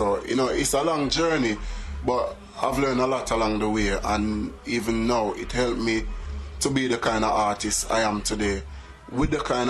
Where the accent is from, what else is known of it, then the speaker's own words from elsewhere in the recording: Jamaica; moved away as an adult; now in England; I come from way back, from back in Jamaica, because even though England are my second home right now, but I was born and raised in Jamaica, schooling and everything in Jamaica